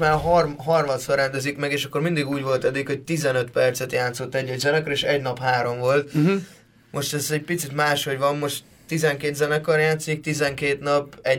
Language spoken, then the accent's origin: Hungarian; Kecskemét, Bács-Kiskun, Hungary; moved away as an adult; Én kecskeméti vagyok egyébként, 18 éves koromig ott laktam, és kecskemétről hoztam egy basszusgitárra